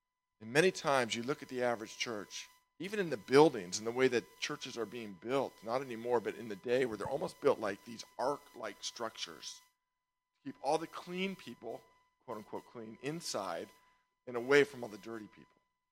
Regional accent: Nevada, United States; Sean was from San Rafael, I was from Nevada, we were all from Marin.

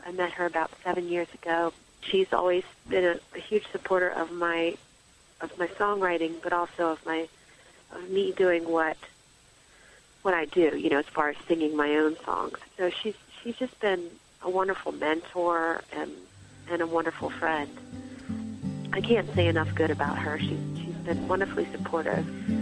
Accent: Maryland, United States; I moved back home to Maryland from Pennsylvania

